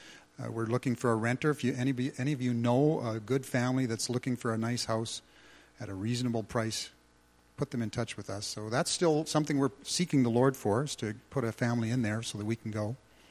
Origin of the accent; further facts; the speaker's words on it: Edmonton, Alberta, Canada; And I grew up in Edmonton.